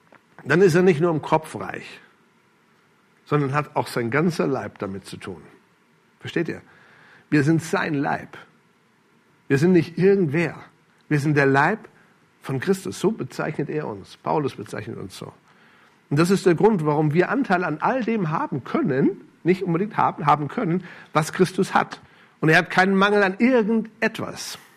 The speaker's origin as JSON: {"language": "German", "country": "Germany", "said": "Oh, ich liebe Deutschland. Deutschland ist meine Heimat."}